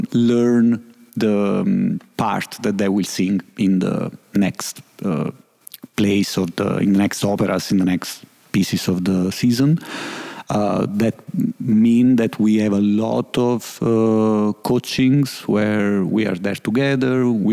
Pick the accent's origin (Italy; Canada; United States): Italy; Naples, Campania; I'm from Napoli in South Italy.